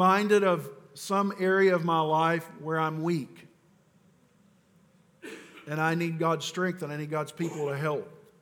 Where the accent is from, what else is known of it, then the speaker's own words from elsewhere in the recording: Appalachia, United States; Mirror, I don't know how you say that. I'm from Appalachia. Mirror, I think.